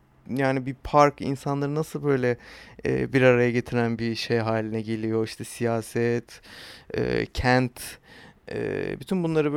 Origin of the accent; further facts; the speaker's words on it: Ankara, Turkey; Ankaralıyım, TED Ankara Koleji mezunuyum.